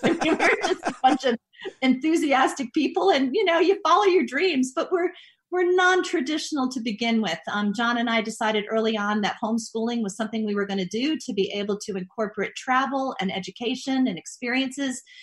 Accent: Long Island, New York, United States; Well, I grew up in Long Island, New York, and horses were definitely a part of what I loved.

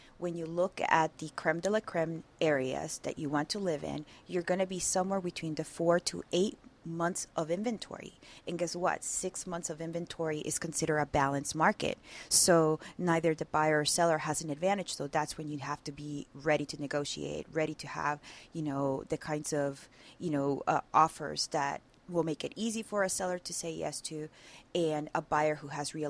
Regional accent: Houston, Texas, United States; now in Atlanta, United States; and it's very unique because I came from Houston.

